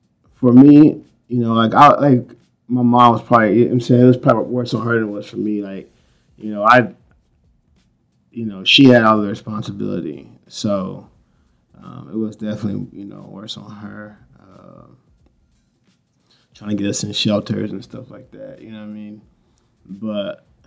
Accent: Oklahoma City, Oklahoma, United States; I'm from Oklahoma City. I grew up on the east side.

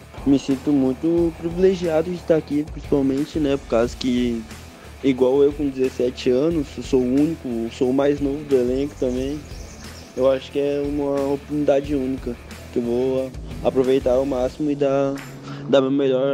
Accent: Taquari, Rio Grande do Sul, Brazil; Daí eu estudava numa escola lá na minha cidade de Taquari.

